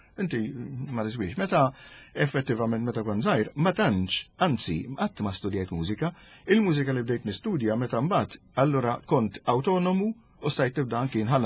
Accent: Valletta, South Eastern Region, Malta; Jiena belti. U trabbejt il-belt u konti mmur għal-lezzjonijiet il-Furjana.

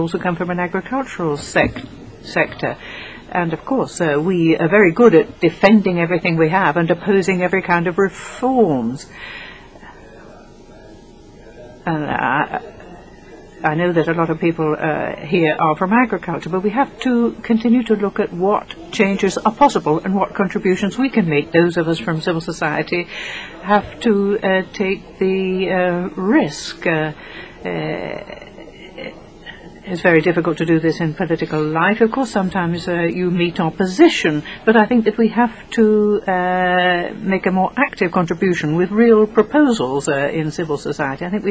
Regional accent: Arctic Sweden, Sweden; We all come from a particular country. I come from the Arctic part of Sweden

